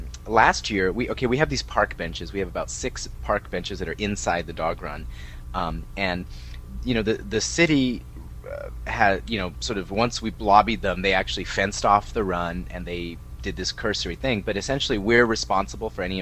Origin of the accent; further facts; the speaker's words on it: New Mexico, United States; I mean, I'm from New Mexico, you know.